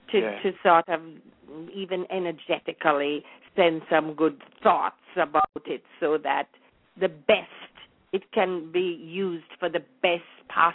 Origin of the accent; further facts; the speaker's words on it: Kingston, Jamaica; So I was born and raised in Kingston, but a really country girl at heart.